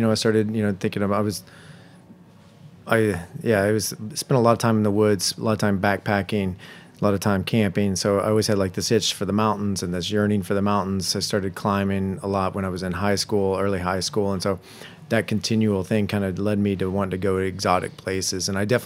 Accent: Tennessee, United States; We're pretty rural. The only thing, there was a small community college where I grew up. The only thing that was really close to us was Jack Daniels.

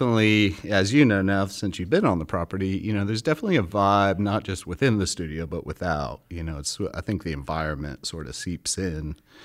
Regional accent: Nashville, Tennessee, United States; I come from Nashville.

